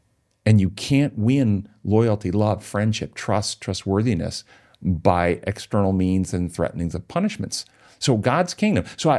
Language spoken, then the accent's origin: English; United States; My identity for a while was derived, I'm an American.